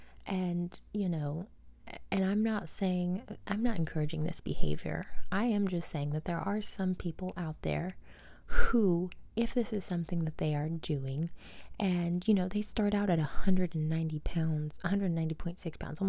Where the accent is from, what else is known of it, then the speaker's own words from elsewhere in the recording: Tennessee, United States; also born or lived in Georgia; when I moved back home to Tennessee from Georgia